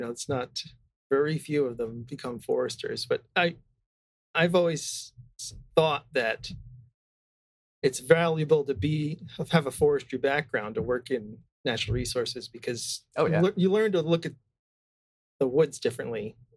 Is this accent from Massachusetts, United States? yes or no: yes; Seekonk, Massachusetts, United States; No, I was going to say, I'm from Massachusetts. I grew up not quite towards Plymouth area, but Seekonk, you know Seekonk?